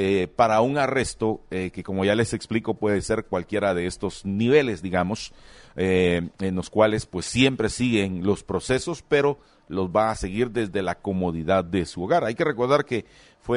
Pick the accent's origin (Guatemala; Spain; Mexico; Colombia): Guatemala